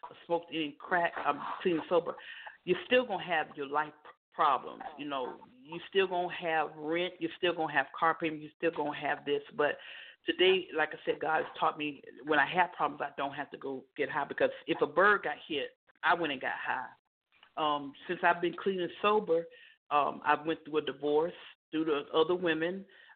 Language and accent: English; Florida, United States; I was sitting in a crack house in Daytona because, like I said, I'm originally from Florida.